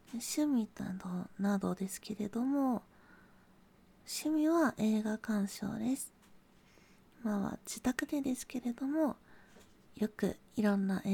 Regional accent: Kanto, Japan; also born or lived in Oita; 出身地は九州です。九州の大分の方で生まれました。ただ育ちは、関東なのであまり訛りは出ないんじゃないかなとは思っています。でも大分弁も話すことはできます。

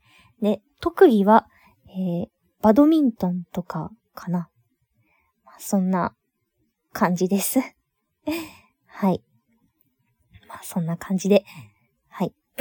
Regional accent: Okinawa, Japan; moved away; 出身地は、沖縄です。はい。沖縄出身で、他のところにちょっと引っ越したりとかしてて、まあ、そんな感じでやってるんですけど、なのでもう本当に出身地ってだけで沖縄は、そんな感じなんですけど、今でもたまに戻ってきたりしています。

